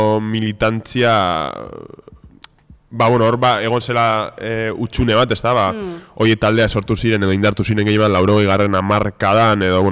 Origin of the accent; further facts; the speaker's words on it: Getxo, Basque Country, Spain; Hasiera baten nire herrian, ez da, nire herrian getxon egon zan